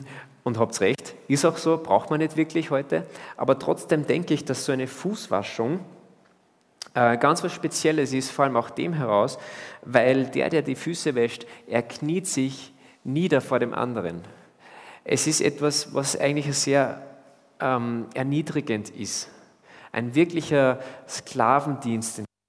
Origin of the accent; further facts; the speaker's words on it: Austria; weil wir haben eine Tendenz, gerade als Österreicher